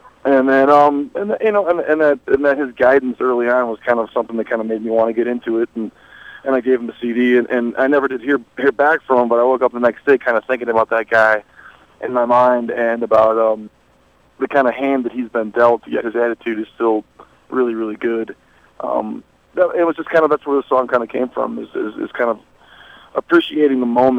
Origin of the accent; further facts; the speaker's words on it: Chicago, Illinois, United States; now in Bloomington, United States; My brother plays bass, and him and I grew up near the city of Chicago. But we like living down in Bloomington.